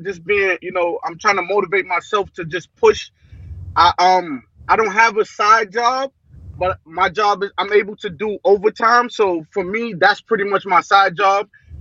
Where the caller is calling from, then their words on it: New York, United States; How you doing? I'm calling from New York.